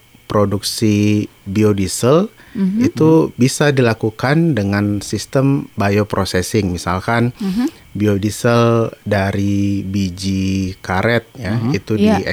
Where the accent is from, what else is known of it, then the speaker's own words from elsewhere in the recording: Makassar, South Sulawesi, Indonesia; Oh iya, saya sebenarnya asli dari kota Makassar.